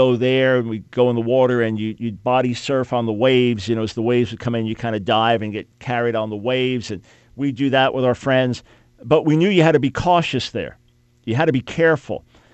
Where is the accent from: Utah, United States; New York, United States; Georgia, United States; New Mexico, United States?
New York, United States; Long Island; I grew up, after we moved from New York City to Long Island, I was constantly around water as a boy.